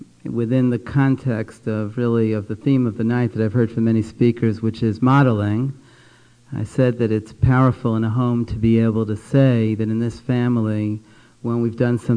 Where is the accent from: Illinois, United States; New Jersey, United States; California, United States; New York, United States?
New York, United States; Brooklyn; I grew up in Brooklyn, and it wasn't always safe to walk through the streets of Brooklyn with a yarmulke on.